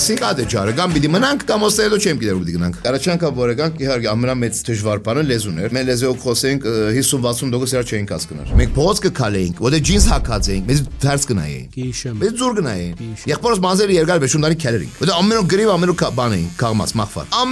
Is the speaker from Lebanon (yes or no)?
no; Syria; also born or lived in Saudi Arabia; Ծնել եմ Սաուդի Արաբիա 6 տարեկանին, բաբան այդ ժամանակ ոնց աշխատեր։ 6 տարեկան նոր եմ տեղափոխվել ենք Սուրիա